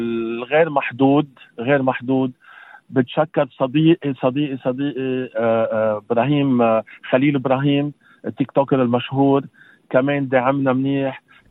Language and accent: Arabic; Lebanon; ونضلنا حد بلدنا المقدس, بلدنا لبنان